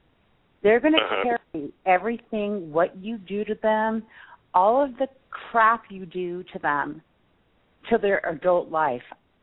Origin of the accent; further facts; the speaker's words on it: California, United States; and believe me, I'm from Orange County, California.